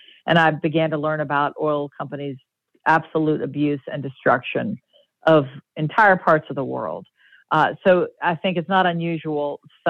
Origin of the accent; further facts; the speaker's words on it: Lafayette, Louisiana, United States; I grew up in Lafayette amidst a community that was very pro-oil.